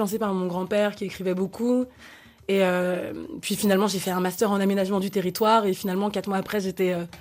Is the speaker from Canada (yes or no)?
no; Cameroon; moved away as an adult; also born or lived in France; now in Lyon, France; J'ai passé ma petite enfance en région parisienne, puis j'ai grandi au Cameroun, donc de mes 5 ans à mes 18 ans. J'ai commencé un peu à chanter là-bas, je suis arrivée à Lyon pour mes études.